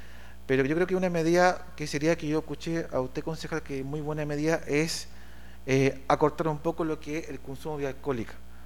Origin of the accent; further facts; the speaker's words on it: Rancagua, O'Higgins, Chile; yo vengo de Rancagua, y Rancagua es una ciudad de campo, tal como Talca, tal como séptima región, son iguales.